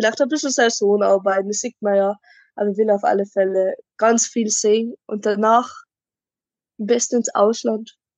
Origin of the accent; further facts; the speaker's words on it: Tyrol, Austria; weil das hat man ja als Tiroler nicht so oft